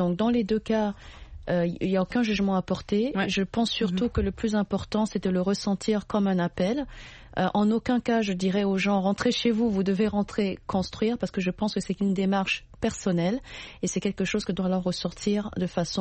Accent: Central African Republic; quand je dis aux gens je viens de la Centrafrique, les gens pensent que c'est une région et ils ne pensent pas que c'est un pays.

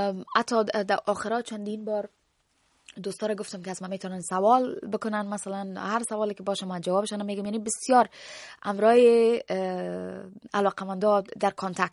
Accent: Afghanistan; من افغانستم از افغانستان هستم

